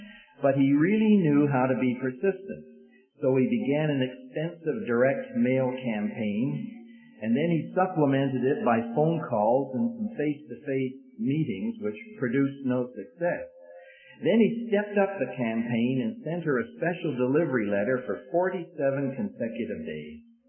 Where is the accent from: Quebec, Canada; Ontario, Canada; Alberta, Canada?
Alberta, Canada; Now, why should a cowboy from Alberta be asking you where Calvin Coolidge?